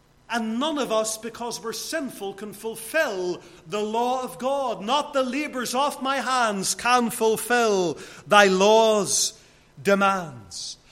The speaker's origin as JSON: {"language": "English", "town": "Lisburn", "region": "Northern Ireland", "country": "United Kingdom", "tie": "born or raised there", "said": "whenever I was growing up in Lisburn"}